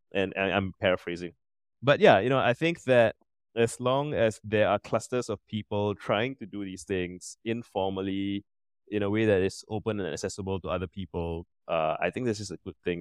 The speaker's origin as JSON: {"language": "English", "country": "Singapore", "tie": "born or raised there", "said": "So I grew up in Singapore. I'm still here"}